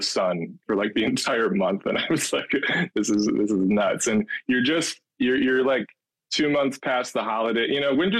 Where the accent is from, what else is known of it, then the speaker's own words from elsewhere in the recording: Tomah, Wisconsin, United States; I grew up in Toma, Wisconsin. You heard of Toma?